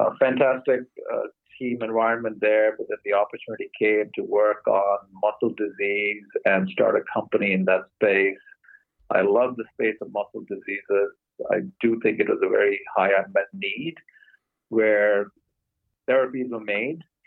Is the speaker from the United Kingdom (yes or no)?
no; India; moved away as an adult; now in United States; I'm originally from India, moved here a while ago after finishing my undergrad and went to school at Duke University and got a PhD in pharmacology from Emory down in Atlanta. And subsequently moved up to the Boston area